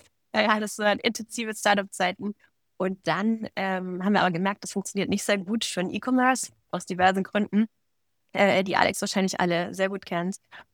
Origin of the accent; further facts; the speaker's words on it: Germany; now in Switzerland; Ich war eine Deutsche, die in der Schweiz wohnt, mit einer Schweizer Nummer, aber einem deutschen Pass.